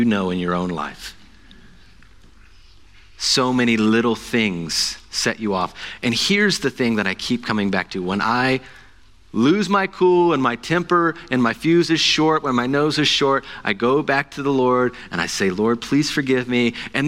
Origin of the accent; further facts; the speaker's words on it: Appalachia, United States; I've got red hair and I'm from Appalachia. I was born to fight somebody over something stupid.